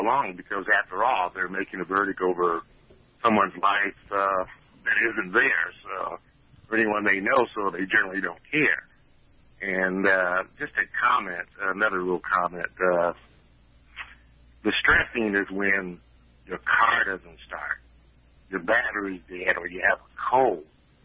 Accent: Kansas, United States; Yeah, I'm from Wyandotte County.

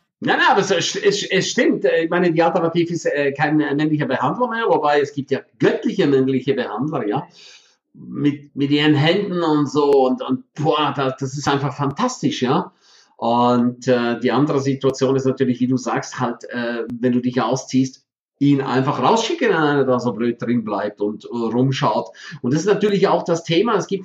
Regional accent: St. Moritz, Graubünden, Switzerland; im Winter Autofahren in meiner Heimat St. Moritz

